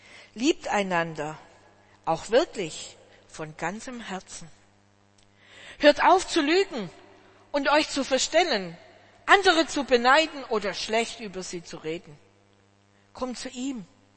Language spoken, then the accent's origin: German; Germany; weil ich komme ja aus dem Schwäbischen und Bayerischen